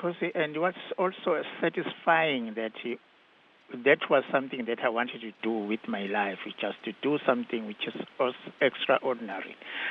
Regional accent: KwaZulu-Natal, South Africa; So the one that we're from Zululand, which is KZN now, so their singing, it became so good.

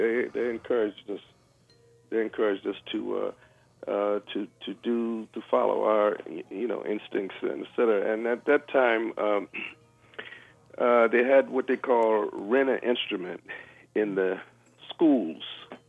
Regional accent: Chester, Pennsylvania, United States; and I grew up in the Philadelphia area, place outside of Philly, a satellite of Philadelphia, Chester.

